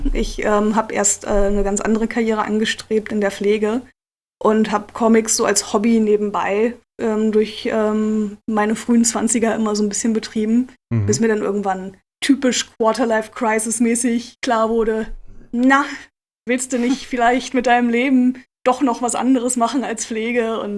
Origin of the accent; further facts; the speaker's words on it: Lüneburg, Lower Saxony, Germany; Ich komme ursprünglich aus Lüneburg, in der Nähe von Hamburg.